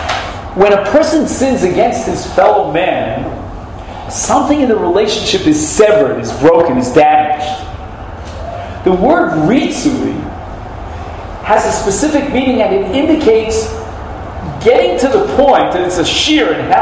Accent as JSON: {"language": "English", "town": "Flatbush", "region": "New York", "country": "United States", "tie": "born or raised there", "said": "It's like my father's shul when I was raised in Flatbush."}